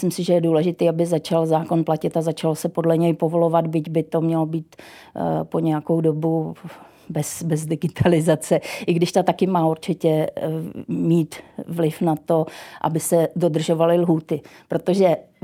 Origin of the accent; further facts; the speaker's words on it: Brno, South Moravian Region, Czechia; já jsem z Brna, tak já si to můžu dovolit